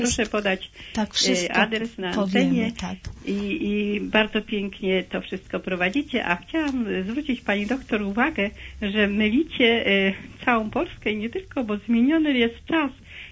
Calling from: Kraków, Lesser Poland, Poland; pytam, czy u nas w Krakowie jest, ale chyba raczej po prostu nie słyszałam

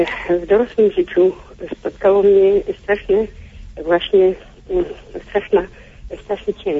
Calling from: Masovian Voivodeship, Poland; Dzwonię z Mazowsza, z Opia.

